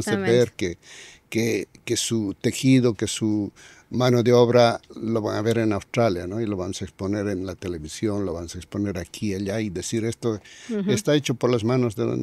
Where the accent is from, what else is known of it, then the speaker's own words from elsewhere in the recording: Bolivia; En realidad, porque al decir venimos de Bolivia, a veces los niños no saben qué es Bolivia.